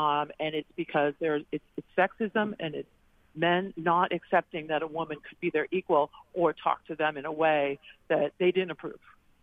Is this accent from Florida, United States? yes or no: yes; Miami, Florida, United States; And I grew up in Miami playing a lot of tennis, seeing a lot of tennis.